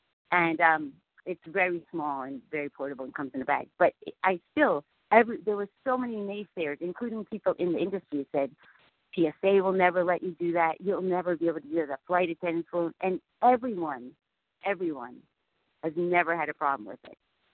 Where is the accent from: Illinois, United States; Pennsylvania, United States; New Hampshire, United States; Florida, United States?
Florida, United States; Vero Beach; I'm from Vero Beach, Florida.